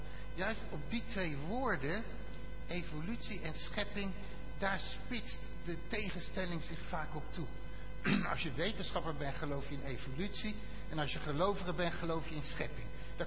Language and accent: Dutch; Amersfoort, Utrecht, Netherlands; ik kom uit Amersfoort, dat is zo'n bolwerk van geïnformeerde